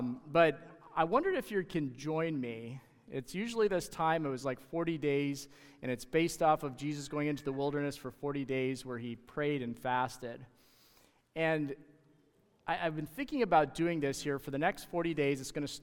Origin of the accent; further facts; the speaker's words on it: Canada; I'm Canadian, and they're just not brave enough to come and invade the U.S.